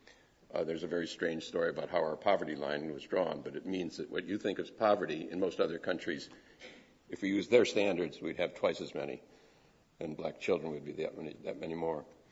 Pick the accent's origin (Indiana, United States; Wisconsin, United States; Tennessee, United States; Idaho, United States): Wisconsin, United States; I was brought up in Wisconsin working for liberal congressmen and senators